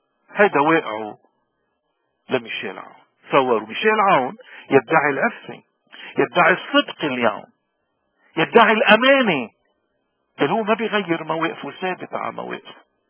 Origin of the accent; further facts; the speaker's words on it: Lebanon; ووضعنا بلبنان